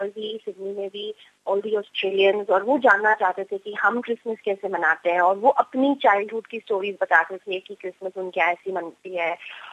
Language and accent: Hindi; South India, India; मैं साउथ से बिलोंग करती हूँ, तो मेरी family usually lived away from south of India.